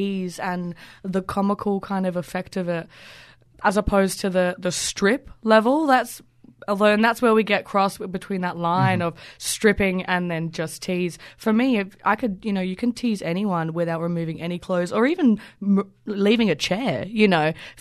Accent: Brighton, South East England, United Kingdom; now in Australia; Now, I come from Brighton in the UK, which is obviously a very lavish kind of, you know, gay pride and an incredible artistic city.

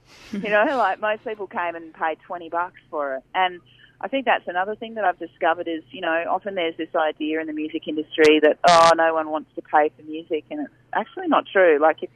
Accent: Adelaide, South Australia, Australia; I'm an Adelaide girl. I grew up in Adelaide. I went to Flinders Uni

